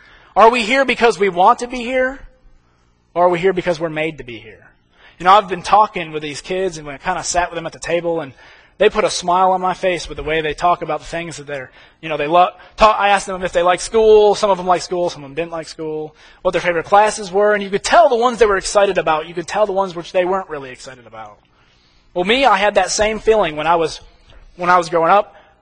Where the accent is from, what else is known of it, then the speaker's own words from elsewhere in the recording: New York, United States; I grew up in New York. Hockey was everything up there.